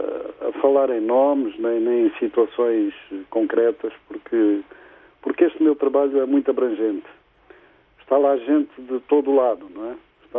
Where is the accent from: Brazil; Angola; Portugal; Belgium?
Angola; born there